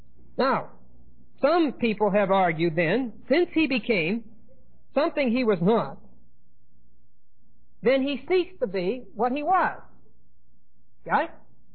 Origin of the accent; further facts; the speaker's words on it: Pittsburgh, Pennsylvania, United States; now in Denver, United States; Pittsburgh is my hometown. Unfortunately, that's just a historical fact. I am a Westerner. I am a Westerner by choice. Denver is my home.